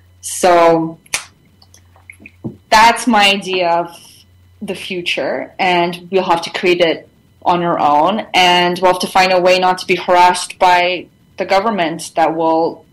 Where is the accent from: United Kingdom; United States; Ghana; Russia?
Russia; now in Canada; I'm glad I grew up in Russia, because at least their kids had like the freedom to roam free, and I grew up on a farm, so that's nice. And I mean, I moved to kind of a suburb of Toronto